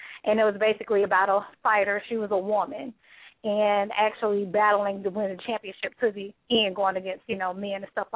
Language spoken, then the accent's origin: English; Atlanta, Georgia, United States; I'm, like I said, from the city. I'm born and raised in Atlanta.